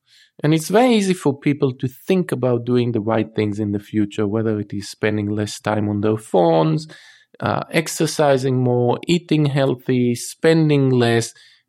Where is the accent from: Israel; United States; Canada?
Israel; So when I did my undergrad in Tel Aviv, I'm from Israel